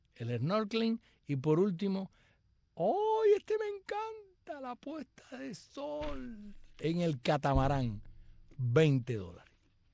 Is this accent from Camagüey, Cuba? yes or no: yes; Camagüey, Cuba; A mí me recordó mi tierra, Camagüey, porque tenía esa elegancia